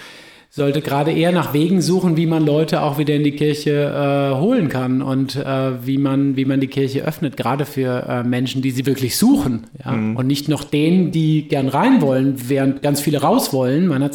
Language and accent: German; Herborn, Hesse, Germany; Also ich weiß, aus der Gegend, aus der ich komme, aus Herborn